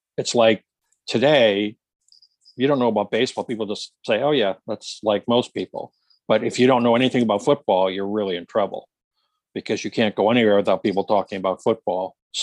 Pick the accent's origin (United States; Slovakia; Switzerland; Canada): United States; Pennsylvania; also born or lived in Michigan / Philadelphia / North Carolina; now in Detroit, United States; Oh, I'm from the Pocono Mountains of northeastern Pennsylvania. I live in Detroit now. We moved to Detroit in 2005, but I went to school at Michigan State.